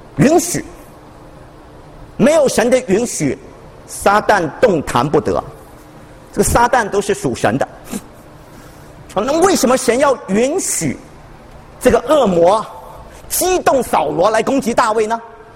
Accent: China; 我们中国人俗话也说了，天将降大任于斯人也

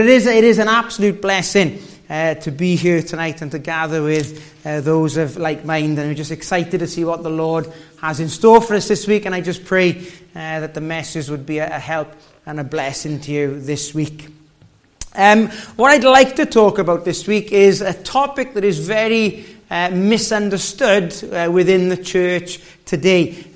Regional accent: Wales, United Kingdom; As you can tell, the accent is not a local accent. I was born and bred in Wales, was born again in Wales

